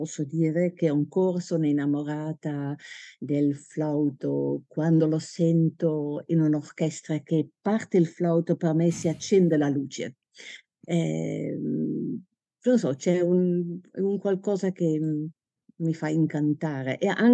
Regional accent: Limburg, Netherlands; Italian is a second language; Io sono olandese, sono nata nel sud dell'Olanda, vicino a Maastricht, oramai posso dire Maastricht perché tutti sanno dove è Maastricht, è la città del sud dell'Olanda, simbolo dell'Europa, e è una zona molto musicale.

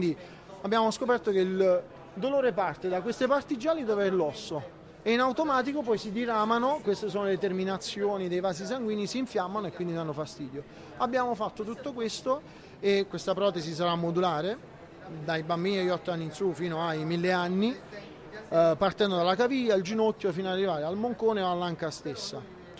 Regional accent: United States; Italian is a second language; parlo negli Stati Uniti perché sono statunitense, quindi vengo dall'altro capo del mondo

